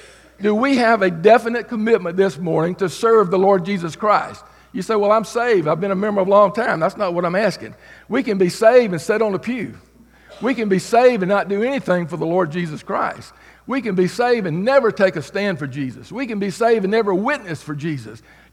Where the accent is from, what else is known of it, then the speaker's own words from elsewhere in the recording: Georgia, United States; I'm from Georgia originally, but I was up there pastoring.